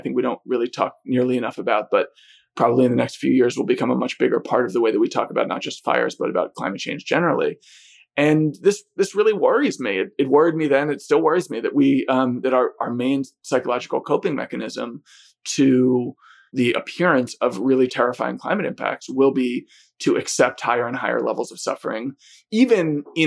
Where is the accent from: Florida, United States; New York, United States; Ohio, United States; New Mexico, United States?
New York, United States; And as a New Yorker who is, you know, essentially unacquainted with nature, I expected to find every Californian I met was going to be terrified